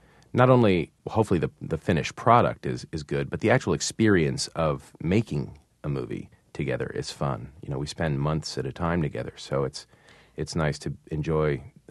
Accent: Midwest, United States; I grew up in the Midwest, and I was Jewish, and I was on Accutane.

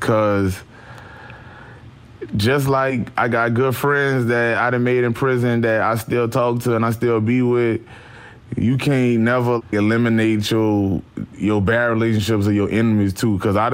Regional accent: Louisiana, United States; born there; You know, I was born in Louisiana.

